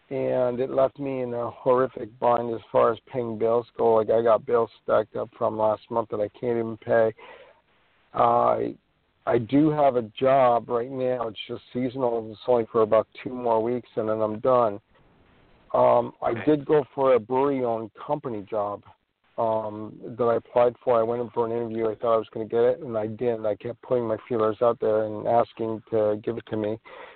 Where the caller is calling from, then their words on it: New York, United States; I'm calling from New York, and a couple weeks ago, I was fired from my job.